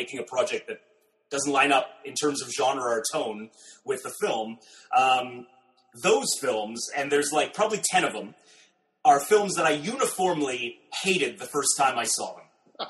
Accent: Canada; working in Canada and being Canadian

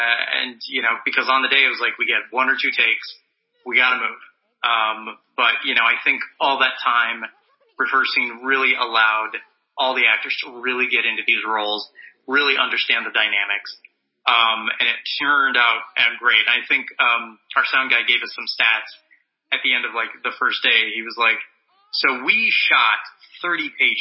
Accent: Circle Pines, Minnesota, United States; I am not from Los Angeles. I'm from Circle Pines, Minnesota. And what I always thought was that I could, you know, make movies in Minnesota.

